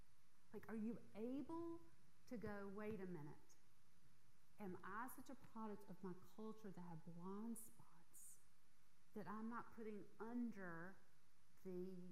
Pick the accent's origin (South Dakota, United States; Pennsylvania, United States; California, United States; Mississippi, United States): Mississippi, United States; Yazoo City; Look, I grew up in Yazoo City. There is a culture that I bring with me I love.